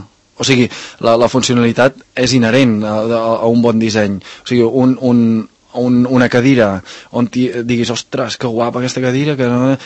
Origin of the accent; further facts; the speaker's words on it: Banyoles, Catalonia, Spain; moved away as an adult; jo, diguem-ne, vaig néixer a Banyoles, em vaig criar a Banyoles i després... a nivell professional em vaig haver de marxar, no?